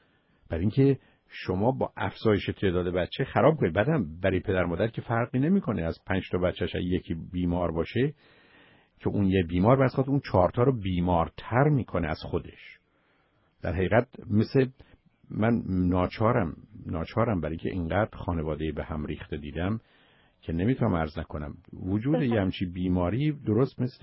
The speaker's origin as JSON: {"language": "Persian", "country": "Iran", "said": "من شما به عنوان یه ایرانی، به عنوان کسی که در این زبان فارسی رو استفاده می‌کنیم،"}